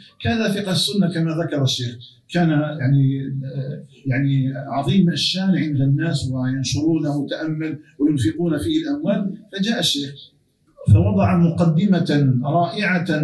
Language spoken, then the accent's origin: Arabic; Algeria; أن يجعل بلدنا الجزائر آمنا مطمئنا